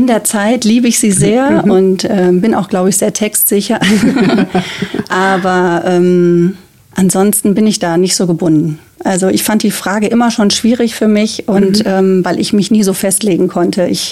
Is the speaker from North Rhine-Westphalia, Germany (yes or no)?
yes; Wuppertal, North Rhine-Westphalia, Germany; Also ich bin 48 Jahre alt und wohne in Wuppertal und bin hier geboren und war kurzzeitig mal in der Nähe vom Ruhrgebiet, aber bin wieder zurückgekommen und liebe die Stadt.